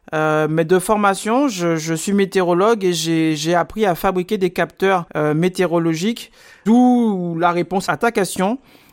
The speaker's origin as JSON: {"language": "French", "region": "Guadeloupe", "country": "France", "tie": "born there", "said": "Et en fait, je suis né en Guadeloupe, qui est un territoire passionnant, passionné, brûlant"}